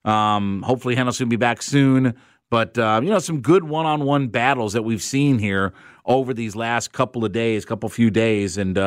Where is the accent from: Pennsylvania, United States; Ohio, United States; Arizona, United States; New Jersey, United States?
Ohio, United States; Canton; I grew up in Canton, Ohio